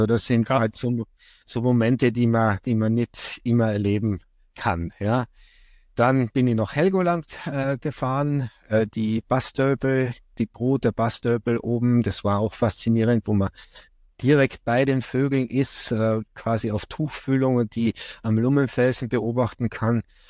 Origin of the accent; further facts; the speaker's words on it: Carinthia, Austria; Das ist zum Beispiel der Dobratsch in Kärnten, mein Hausberg, von wo ich herkomme.